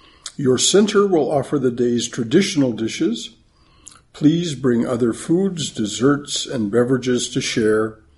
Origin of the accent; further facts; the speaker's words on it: California, United States; my home state, which is California.